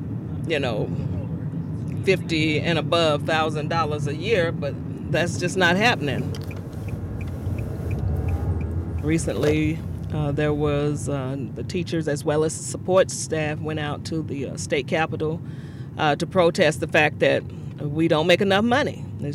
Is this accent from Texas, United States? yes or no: no; Oklahoma City, Oklahoma, United States; I'm from Oklahoma City.